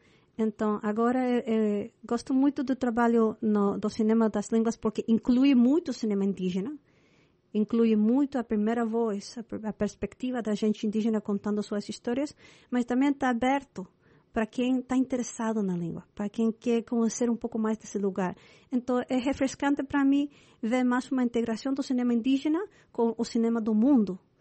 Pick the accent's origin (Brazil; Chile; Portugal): Chile; Portuguese is a second language; now in United States; Eu sou chilena, comecei a capoeira em 96, mas sempre os professores de capoeira que vinham do Brasil não falavam muito o espanhol lá no Chile ou inglês aqui nos Estados Unidos.